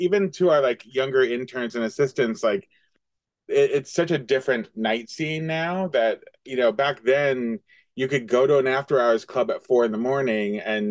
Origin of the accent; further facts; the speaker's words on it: Westchester, New York, United States; growing up in Westchester, so you're in such close proximity to the city.